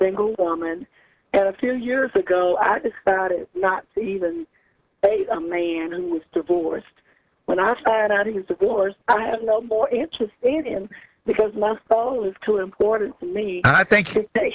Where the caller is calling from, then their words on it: Chester, Virginia, United States; I live in Chester, Virginia.